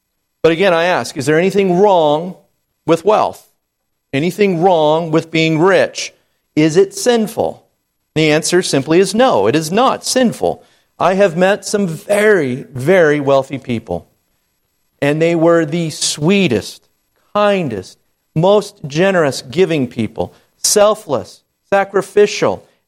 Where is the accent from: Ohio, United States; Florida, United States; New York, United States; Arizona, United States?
Arizona, United States; Sedona; I grew up in Sedona, and so I worked at a resort there in the health spa